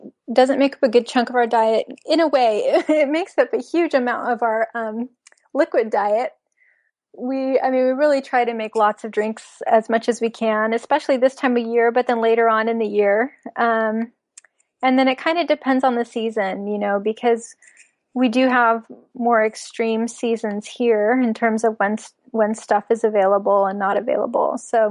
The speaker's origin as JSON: {"language": "English", "town": "Los Angeles", "region": "California", "country": "United States", "also_born_or_lived": "Philippines", "lives_now": "England", "said": "Yeah, I'm from Los Angeles."}